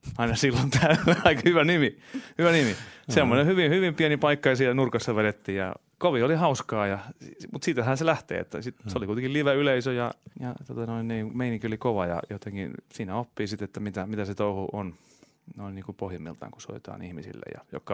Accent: Viiala, Pirkanmaa, Finland; also born or lived in Toijala; No siis olin syntynyt Toijalasta, mutta kasvoin Viialassa

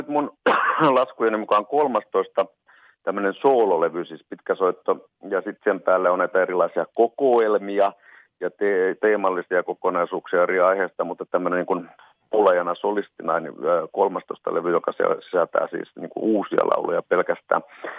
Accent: Western Finland, Finland; mistä minä tulen alun perin Länsi-Suomesta

